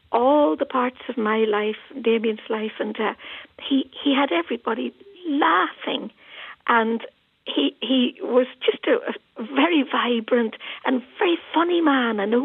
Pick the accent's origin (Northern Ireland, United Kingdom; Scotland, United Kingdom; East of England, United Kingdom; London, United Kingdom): Northern Ireland, United Kingdom; Derry; And there was great poverty in Derry. And, of course, I came from the Bogside Flats, and that would have been an area that would have been a huge focus for John.